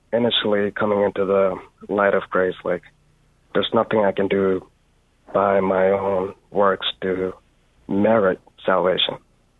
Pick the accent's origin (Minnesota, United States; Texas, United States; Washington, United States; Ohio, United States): Texas, United States; Irving; I'm a Catholic from Irving, Texas